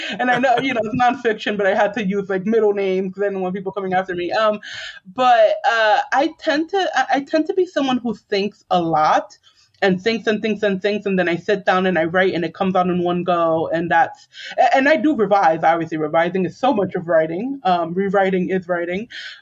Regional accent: New York City, New York, United States; I grew up in the South Bronx, right at the tail end of the Bronx's burning era, and this is just how I grew up

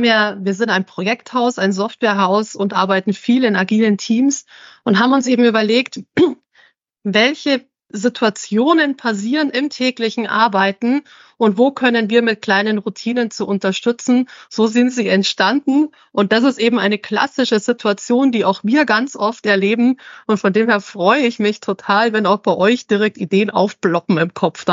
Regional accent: Munich, Bavaria, Germany; now in Northern Germany; Ich komme aus dem Süden. Ich wurde von München nach in den Norden gespült zu euch.

